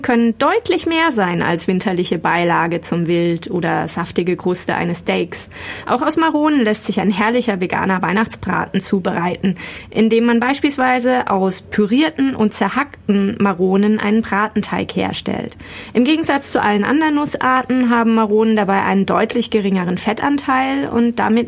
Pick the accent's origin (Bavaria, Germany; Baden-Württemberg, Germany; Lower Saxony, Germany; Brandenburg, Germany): Baden-Württemberg, Germany; als Schwäbin kennt man Linsen meist nur mit Rauchfleisch